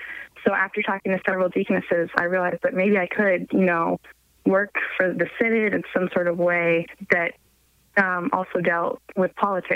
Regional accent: Omaha, Nebraska, United States; now in St. Paul, United States; Yes, I'm from Omaha, Nebraska. I am currently a junior at Concordia St. Paul in Minnesota.

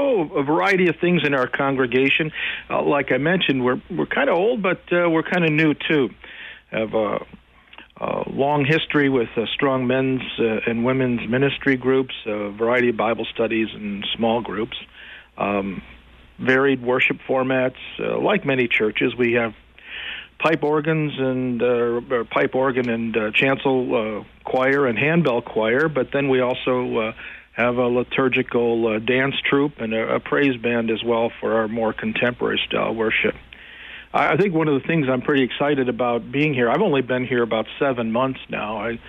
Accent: Moreno Valley, California, United States; Oh, we came from California. It's very green. Mm-hmm. Where we were in California was nice in Southern Cal, but the town we lived in or the city we lived in was Moreno Valley, and that literally means brown valley.

